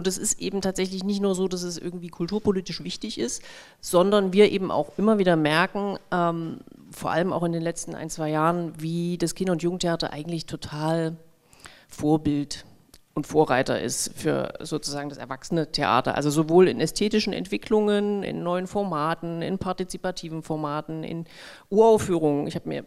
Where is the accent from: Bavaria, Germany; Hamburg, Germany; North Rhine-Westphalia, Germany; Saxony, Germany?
Saxony, Germany; Leipzig; Ich bin Leipzigerin, bin hier geboren.